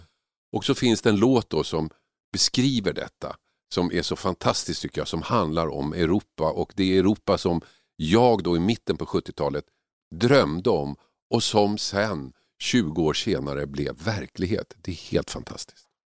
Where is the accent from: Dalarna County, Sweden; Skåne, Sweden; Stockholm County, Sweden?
Stockholm County, Sweden; Botkyrka; Nu är inte jag från norra Botkyrkan, vill jag säga, utan jag är uppvuxen i södra Botkyrkan.